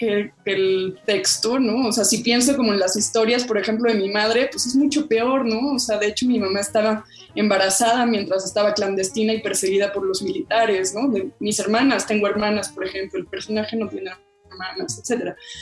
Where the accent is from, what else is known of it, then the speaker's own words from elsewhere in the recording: Mexico; born there; Yo soy hija de exiliados argentinos, yo ya nací en México